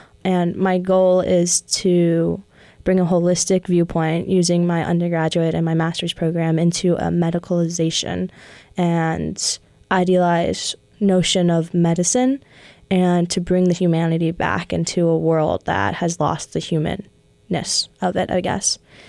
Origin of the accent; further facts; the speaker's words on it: Russia; I say I'm from Russia and that's really all I know.